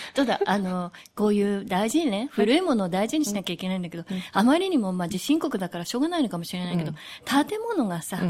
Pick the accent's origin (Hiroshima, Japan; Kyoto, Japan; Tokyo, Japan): Tokyo, Japan; Fukagawa; 私は下町のね、うん、深川で生まれ育ってるんですけど、